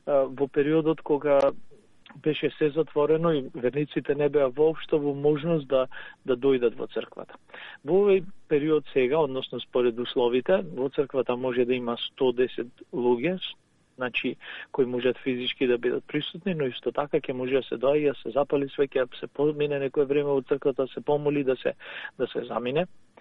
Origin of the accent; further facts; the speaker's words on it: Ohrid, Southwestern, North Macedonia; Иако јас доаѓам од Охрид, кај нас секога се правила пита со паричка или лепче на Свети Василија